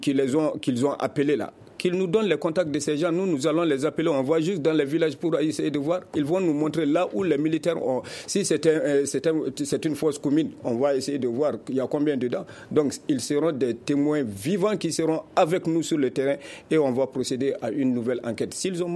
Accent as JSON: {"language": "French", "country": "Mali", "said": "à nous qui disons que nous sommes des Maliens, à nous qui croyons être les frères, les pères, les fils de ces militaires en tenue, qui se sacrifient corps et âme pour sécuriser ce pays."}